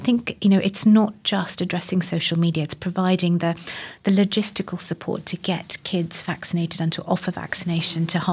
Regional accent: Sri Lanka; Well, I grew up in Sri Lanka.

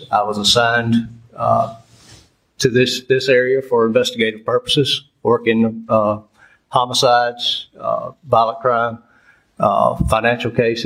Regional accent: South Carolina, United States; I grew up in Barnwell County.

